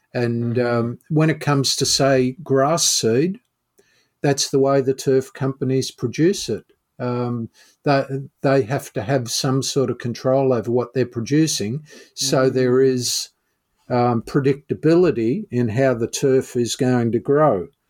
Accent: Melbourne, Victoria, Australia; moved away as an adult; But, you know, look, I grew up in Melbourne. I went to Burnley. I was taught pronunciation of all sorts of different plant names. I moved around Victoria and everyone pronounced them pretty much the same as I did.

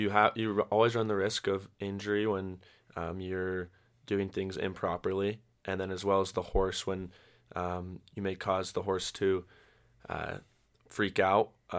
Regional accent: Utah, United States; I grew up riding horses in the Wasatch Mountains of the western United States.

